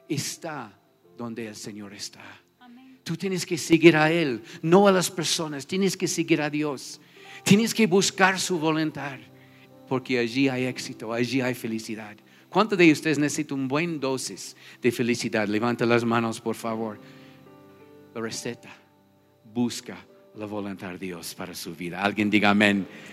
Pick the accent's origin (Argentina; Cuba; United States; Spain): United States; Spanish is a second language; now in Ecuador; Yo fui criado en Gringolandia, en un lugar donde todo conveniencia, supuestamente. Yo pensé toda mi vida: voy a vivir en este país por el resto de mi vida.